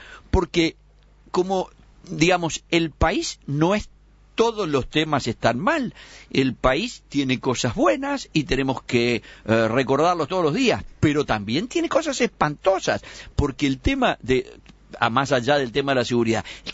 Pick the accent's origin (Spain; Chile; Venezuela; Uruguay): Uruguay